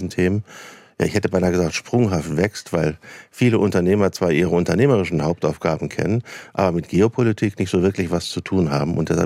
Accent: Saarland, Germany; now in Berlin, Germany; Ich komme aus dem Saarland und habe mich einmal quer durch die Republik bewegt, berufsbedingt, versteht sich. Aber ich fühle mich in Berlin tatsächlich außerordentlich wohl

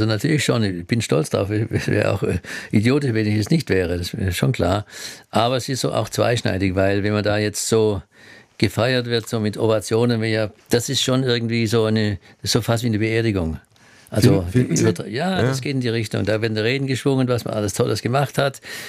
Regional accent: Baden-Württemberg, Germany; ich bin ja Schwabe

